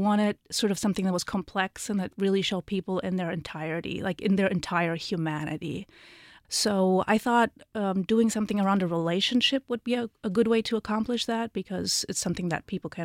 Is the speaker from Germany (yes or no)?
yes; Germany; also born or lived in Poland; now in Los Angeles, United States; I am from Poland and I grew up in Germany. I've lived in LA for 13 years now